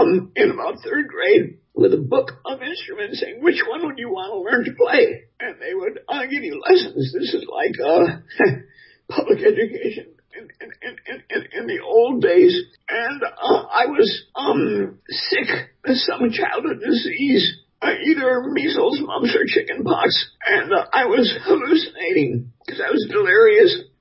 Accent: Milwaukee, Wisconsin, United States; Milwaukee.

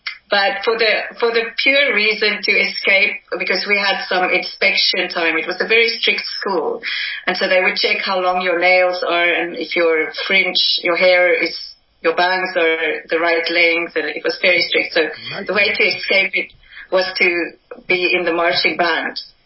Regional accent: South Africa; moved away as an adult; I'm from South Africa.

